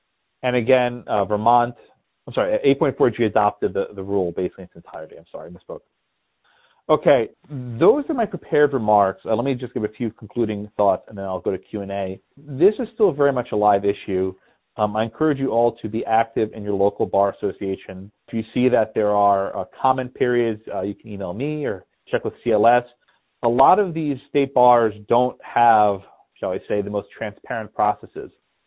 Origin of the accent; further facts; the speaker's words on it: Texas, United States; Number 26 is Texas, my home state, and our Attorney General, Ken Paxton